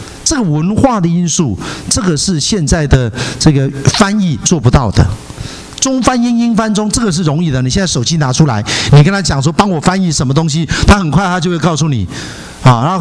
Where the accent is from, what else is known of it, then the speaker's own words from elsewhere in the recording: Taiwan; now in United States; 我从台湾来，我可以非常确定，一个台湾土生土长长大的人，他完全无法了解老美的思想